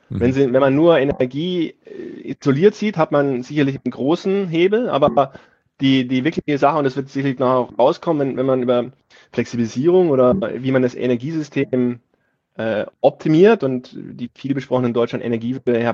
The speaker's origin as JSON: {"language": "German", "country": "Sweden", "second_language": "German", "said": "also ich komme aus Schweden"}